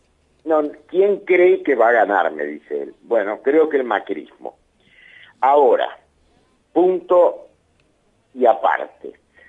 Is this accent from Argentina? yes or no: yes; Argentina